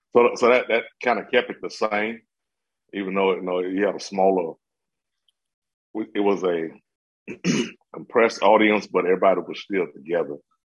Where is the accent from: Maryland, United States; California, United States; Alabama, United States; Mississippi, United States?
Mississippi, United States; I grew up in Mississippi, the South, S-O-U-F-F.